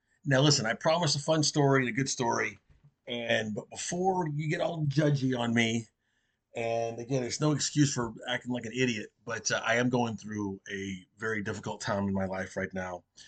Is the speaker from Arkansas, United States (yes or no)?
yes; Little Rock, Arkansas, United States; Dallas is not like New York, but it's certainly not like where I grew up in Little Rock, Arkansas.